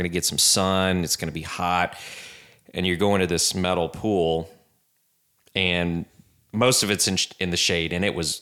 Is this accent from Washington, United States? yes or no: no; Fort Lauderdale, Florida, United States; born there; I was born in Fort Lauderdale, but yeah, I was just a kid, didn't live there for many years.